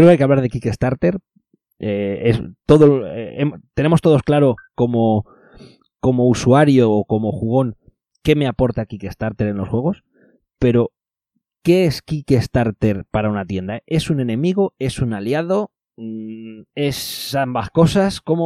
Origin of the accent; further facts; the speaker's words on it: Valencia, Valencian Community, Spain; yo, que soy de Valencia, cada vez que voy a Barcelona